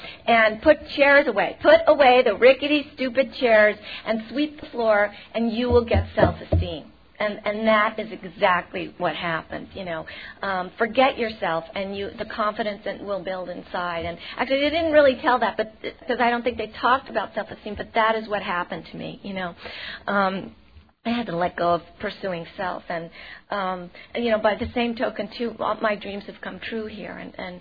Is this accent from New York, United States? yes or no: yes; New York, United States; I'm from Westchester County, New York, you know, I'm no addict.